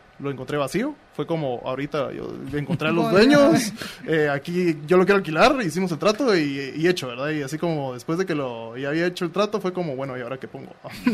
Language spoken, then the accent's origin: Spanish; Antigua Guatemala, Sacatepéquez, Guatemala; Así es, yo crecí en la Antigua y estudié.